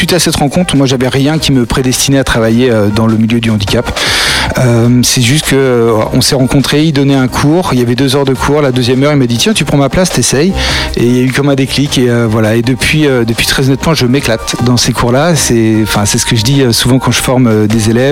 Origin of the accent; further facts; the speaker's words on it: Normandy, France; je suis retourné en Normandie, là d'où je viens